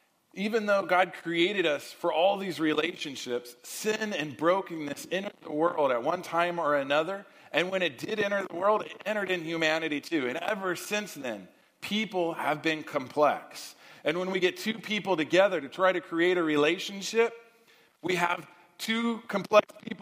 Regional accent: California, United States; I grew up in the San Gabriel Valley, and if you're one of the LA people that really never leave the west side, you probably have no clue where the San Gabriel Valley is. Don't worry, it's in the county somewhere of LA.

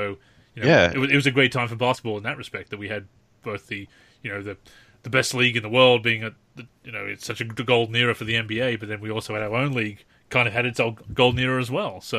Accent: Newcastle, New South Wales, Australia; Again, I'd love to see it come back to my hometown of Newcastle so that I can go to some games

